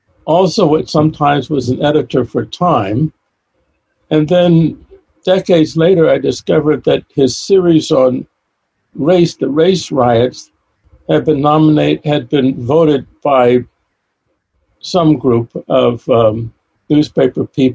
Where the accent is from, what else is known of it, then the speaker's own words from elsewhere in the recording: Washington, District of Columbia, United States; born there; I was born in 1941 in Washington, D.C.